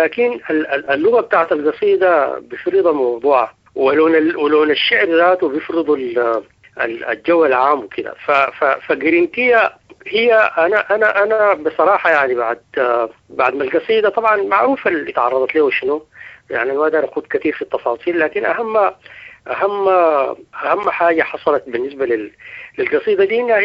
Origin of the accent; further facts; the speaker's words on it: Sudan; حالنا نحن كشعب سوداني